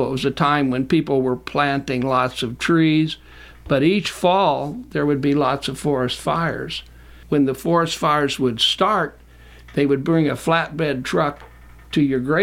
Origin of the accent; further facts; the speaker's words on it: Brown County, United States; Looking back, wonderful memories of growing up in Brown County.